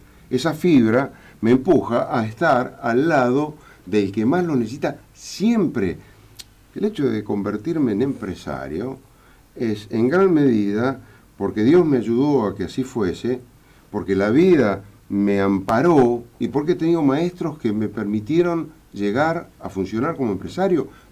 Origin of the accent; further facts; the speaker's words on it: Justiniano Posse, Córdoba, Argentina; Provengo de Justiniano Pozo, un pueblo de la provincia de Córdoba, no nací en Nueva York.